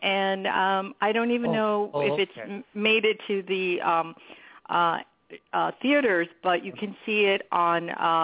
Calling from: California, United States; California, yes

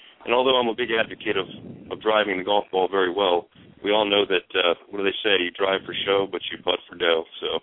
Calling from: Baltimore, Maryland, United States; and certainly I'm calling from Baltimore

